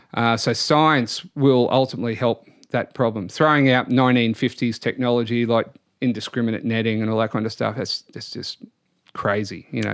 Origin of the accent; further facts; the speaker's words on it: Queensland, Australia; I'm from North Queensland. We live with the world's most venomous marine animal, the box jellyfish.